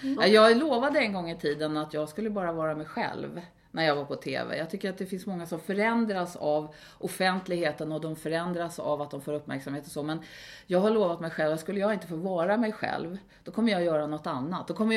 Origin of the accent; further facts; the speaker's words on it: Stockholm, Stockholm County, Sweden; Jag är uppvuxen på Söder i Stockholm och i Söder om Söder. Vi har bott på adresser som Bagarmossen och Farsta och Skönstaholm och Södermalm.